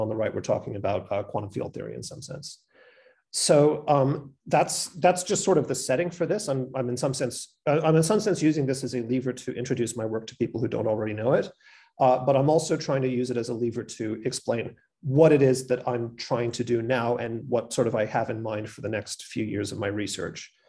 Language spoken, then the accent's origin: English; Australia; also born or lived in Canada; because I'm an Australian and Canadian, and because we're in Australia, I'm using the correct spelling.